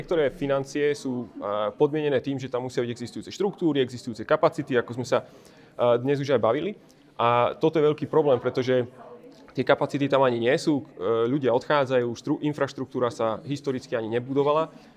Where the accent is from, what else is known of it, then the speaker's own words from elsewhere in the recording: Rimavská Sobota, Banská Bystrica Region, Slovakia; moved away as an adult; Ja som rodákom z Rimavskej Soboty, ktorá bola, by som povedal, dostatočne rozvinutá ešte v čase, keď ja som vyrastal, priemysel, cukrovár, pivovár, konzervárne a tak ďalej.